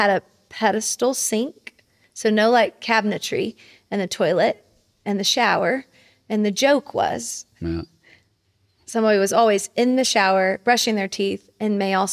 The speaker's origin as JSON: {"language": "English", "town": "Memphis", "region": "Tennessee", "country": "United States", "tie": "born there", "said": "I was born on Roosevelt Street in downtown Memphis, Tennessee."}